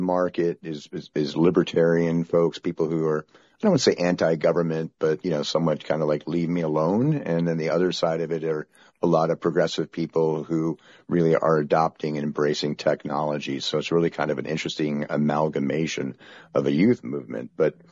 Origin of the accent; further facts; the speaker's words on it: Germany; So I'm originally from Germany, but I sold my accent for beer money in college.